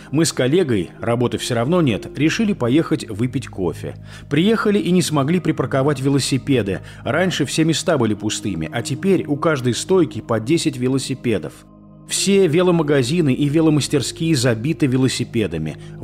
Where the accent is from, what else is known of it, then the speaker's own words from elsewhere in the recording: Crimea, Ukraine; Уезжать в Россию мне совершенно неинтересно. Я не россиянин, я коренной крымчанин.